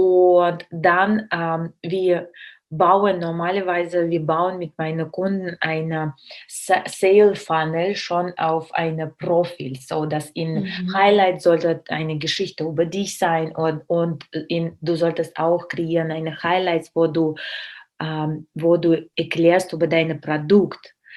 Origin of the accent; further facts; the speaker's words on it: Russia; German is a second language; ich bin Russin